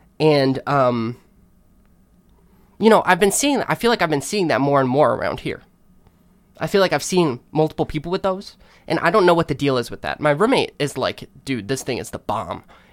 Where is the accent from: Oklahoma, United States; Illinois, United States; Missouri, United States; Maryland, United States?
Illinois, United States; Chicago; But I mean, I grew up in Chicago, and we get some harsh winters out there.